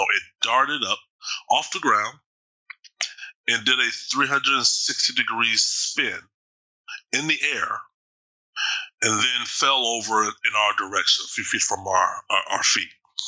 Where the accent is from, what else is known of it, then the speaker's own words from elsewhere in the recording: Austin, Texas, United States; moved away as an adult; now in Seattle, United States; I'm originally from Texas, Austin specifically. And we moved into this house in a suburb of Seattle May 1st, actually, 2012.